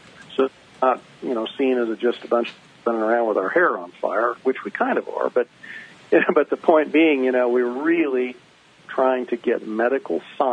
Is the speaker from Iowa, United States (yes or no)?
no; Kansas, United States; Well, you know, my home state of Kansas, and I've lived here all my life and practiced here, has not had medical marijuana